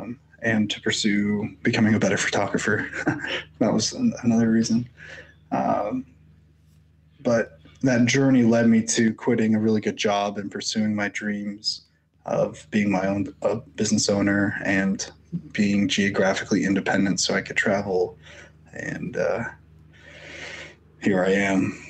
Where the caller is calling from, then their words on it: Belgrade, Serbia; I'm tuned in from Belgrade, Serbia.